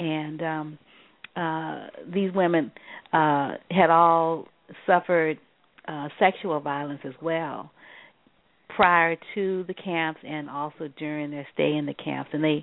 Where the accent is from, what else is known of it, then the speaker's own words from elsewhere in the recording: New Orleans, Louisiana, United States; And then the processions remind me of my hometown, New Orleans